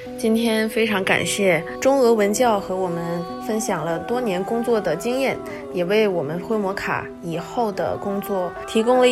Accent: China; now in Russia; 我们中国人对俄罗斯的刻板印象也是很片面的。经常国内人就会问我们

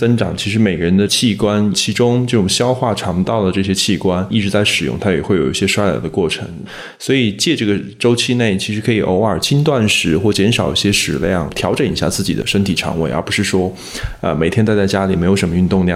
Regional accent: Xinjiang, China; 对，我家乡这个

